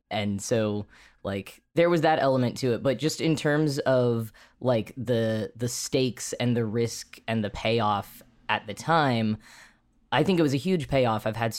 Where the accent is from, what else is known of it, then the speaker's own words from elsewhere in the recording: Texas, United States; moved away as an adult; now in New York City, United States; one of the biggest ones, I think, was when I moved at 20 years old from Texas to New York City.